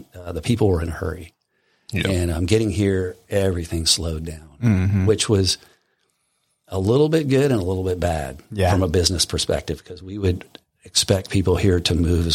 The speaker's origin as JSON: {"language": "English", "region": "California", "country": "United States", "moved": "as an adult", "said": "So we're both transplants from Southern California."}